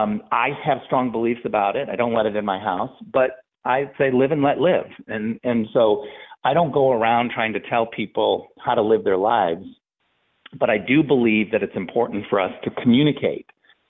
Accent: United States; No, I get full protections because I live in America and I'm an American.

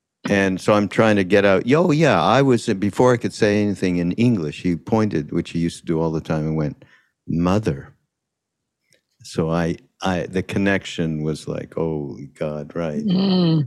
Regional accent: Montreal, Quebec, Canada; and I'm from Montreal, so I spoke French.

